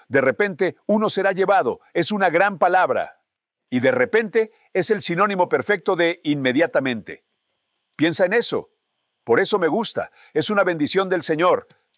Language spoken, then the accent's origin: Spanish; United States; Bueno, número uno, soy estadounidense.